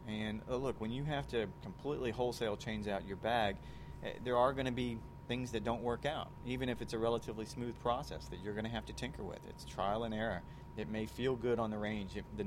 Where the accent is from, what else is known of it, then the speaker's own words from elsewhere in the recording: the South, United States; growing up in the South, playing golf in the South